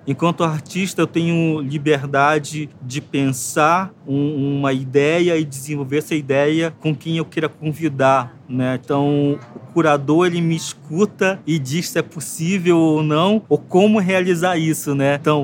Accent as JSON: {"language": "Portuguese", "region": "Amazonas", "country": "Brazil", "tie": "born there", "said": "uma das maiores coleções do Rio Negro, da região onde eu nasci"}